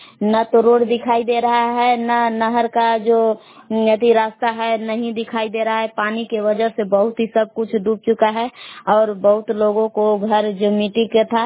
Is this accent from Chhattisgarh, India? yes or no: no; Belaon, Bihar, India; मैं ग्राम बेलाव का जिला कैमूर भभुआ के निवासी हूँ।